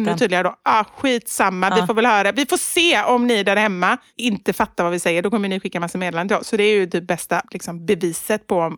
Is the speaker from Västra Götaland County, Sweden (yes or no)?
yes; Gothenburg, Västra Götaland County, Sweden; Även om jag är göteborgare